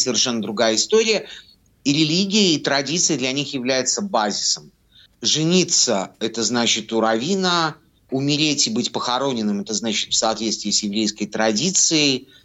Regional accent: Belarus; вот ты из Беларуси, и я из Беларуси

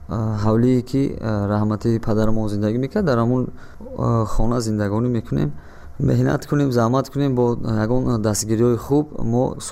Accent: Dushanbe, Tajikistan; من 5 ینوری سال 1990 در شهر دوشنبه به دنیا آمدم.

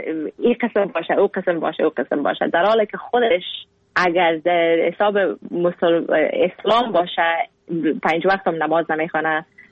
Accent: Afghanistan; now in Canada; گفتم از افغانستان. گفت از افغانستان اگه هستی یعنی که مسلمان هستی نه؟ گفتم ما اگه از افغانستان هستم مسلمان هستم.

